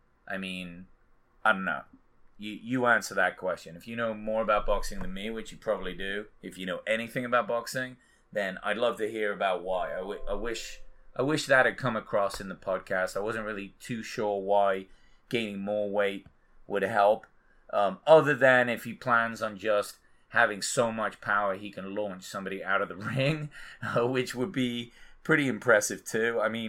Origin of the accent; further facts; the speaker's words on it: England, United Kingdom; I'm English